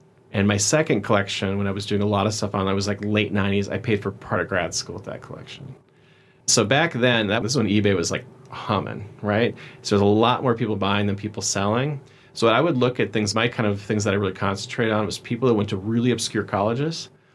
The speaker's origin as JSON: {"language": "English", "region": "Minnesota", "country": "United States", "tie": "born or raised there", "said": "I would go on with a bunch of, growing up in Minnesota, a bunch of Twins cards"}